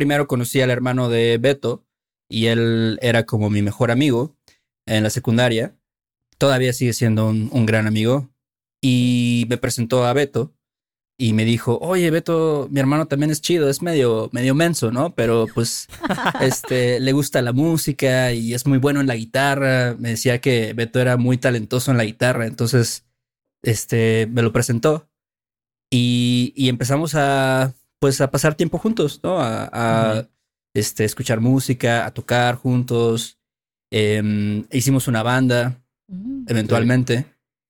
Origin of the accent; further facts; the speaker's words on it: Veracruz, Mexico; now in Mexico City, Mexico; tengo 32 años. Vivo en la Ciudad de México, como dijiste. Soy originalmente de Veracruz